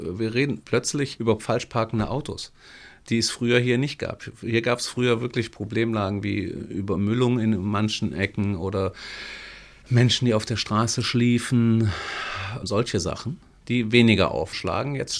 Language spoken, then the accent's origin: German; Turkey; German is a second language; ich mich auch als Türke mit dem Bulgaren verständigen kann und das geht nun mal auf Deutsch.